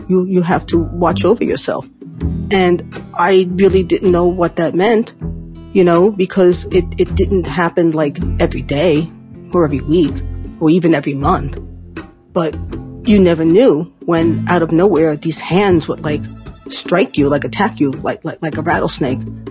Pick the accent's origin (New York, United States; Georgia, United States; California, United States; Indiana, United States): New York, United States; Bronx; I fought back because, like, yeah, I'm from the Bronx, you know, I'm fighting back.